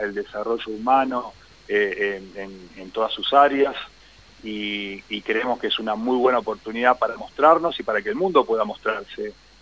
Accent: Argentina

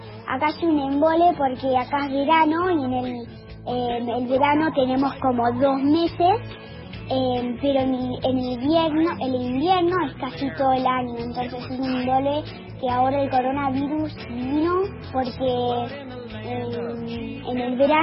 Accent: Argentina; now in United States; tengo 9 años y yo soy argentina, pero vivo en Minnesota ahora.

